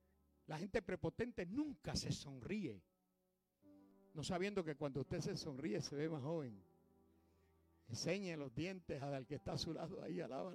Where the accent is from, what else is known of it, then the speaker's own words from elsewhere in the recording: Puerto Rico; Porque soy puertorriqueño. Porque muchos boricuas se creen que como somos ciudadanos americanos, somos los cheches de Estados Unidos